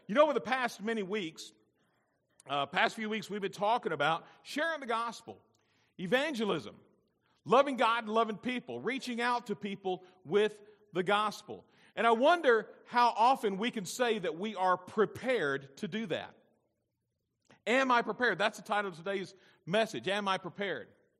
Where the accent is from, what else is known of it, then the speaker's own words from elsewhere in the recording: Alabama, United States; Honey, hush. I'm from Alabama, you know.